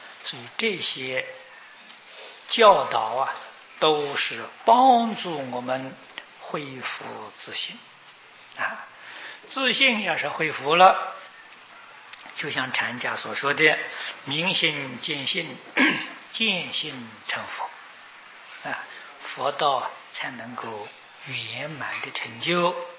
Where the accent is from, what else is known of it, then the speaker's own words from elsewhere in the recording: China; 所以孝道是我们中国人最基本的一个思想概念啊